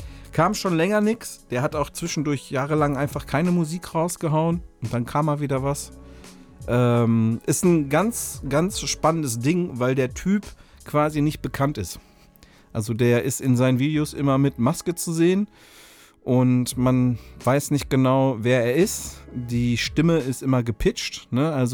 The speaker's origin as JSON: {"language": "German", "region": "North Rhine-Westphalia", "country": "Germany", "said": "Also wir kommen hier aus dem Ruhrpott"}